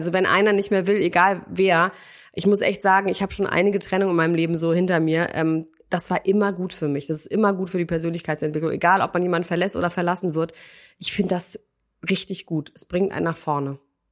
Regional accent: Berlin, Germany; In Berlin bin ich aufgewachsen.

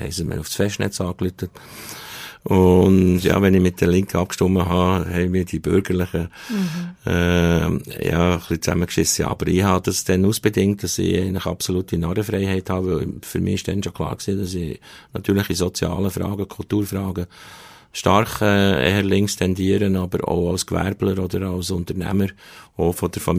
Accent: South Tyrol, Italy; also eigentlich bin ich Südtiroler, genau.

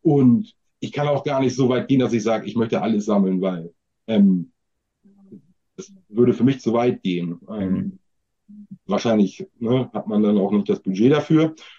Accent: Buxtehude, Lower Saxony, Germany; now in Hamburg, Germany; ich komme ja auch jetzt aus Hamburg, respektive ursprünglich aus der Nähe von Hamburg. Buxtehude

